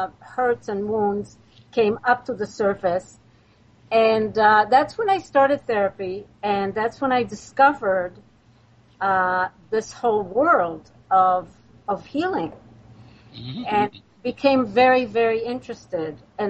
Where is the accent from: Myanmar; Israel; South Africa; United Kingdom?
Israel; English is a second language; moved away as an adult; now in United States; I was born and raised in Israel, and there I went to the Academy for the Performing Arts and became a very successful young actor. I came to New York on a grant